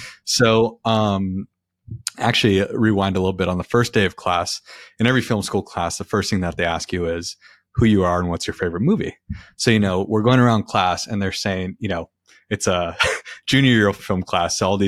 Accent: West Covina, California, United States; also born or lived in Michigan; And, you know, I'm from West Covina, which is 30, 45 minutes from.

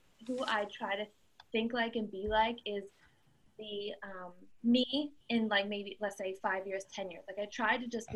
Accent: Philadelphia, Pennsylvania, United States; Okay, I'm from Philadelphia, and I live in New Jersey now.

